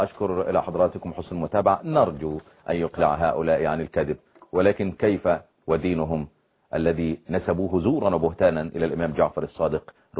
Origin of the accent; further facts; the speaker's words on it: Egypt; عندنا في مصر